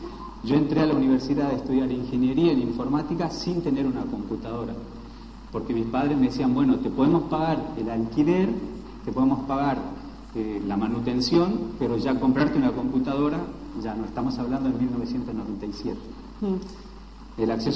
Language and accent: Spanish; Humahuaca, Jujuy, Argentina; yo nací en Humahuaca, soy originariamente de ahí. Y bueno, mis padres son la primera generación educada